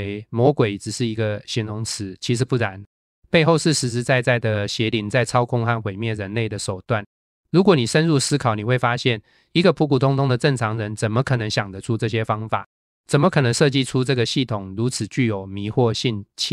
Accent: China; 我们中国人不是说人心生一念，天地尽皆知

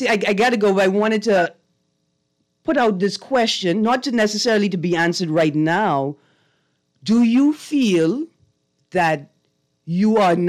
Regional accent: Bahamas; I don't change my accent. I want people to know I was a Bahamian because tourism.

